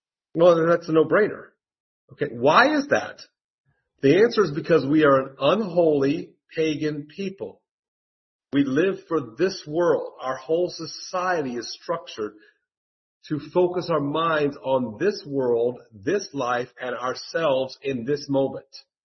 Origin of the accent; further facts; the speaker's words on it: United States; I didn't understand this when I first saw it because I'm just an American.